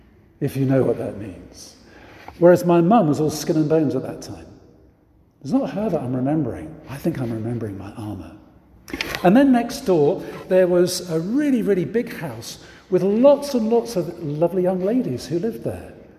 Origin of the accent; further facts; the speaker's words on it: Singapore; born there; I was born in Singapore. My dad was in the army, and so he was stationed there.